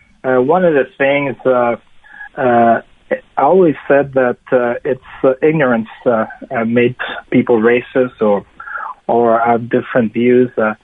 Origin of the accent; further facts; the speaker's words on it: Quebec City, Quebec, Canada; like any other kid that growing up in Canada or Quebec City, like I was